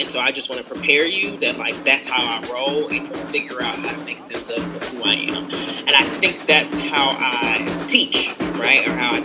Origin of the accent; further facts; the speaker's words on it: Mount Sterling, Kentucky, United States; also born or lived in Louisville, Kentucky; So I'm really from a town called Mount Sterling, Kentucky, which is like, woo, baby, you know, small. That's where I was born and kind of grew up at. And then at some point I moved to Louisville, Kentucky.